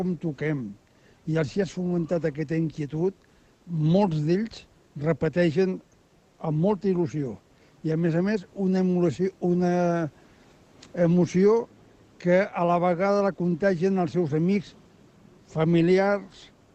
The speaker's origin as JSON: {"language": "Catalan", "town": "Tarragona", "region": "Catalonia", "country": "Spain", "said": "com a tarragoní, com a campaner i veí de la catedral."}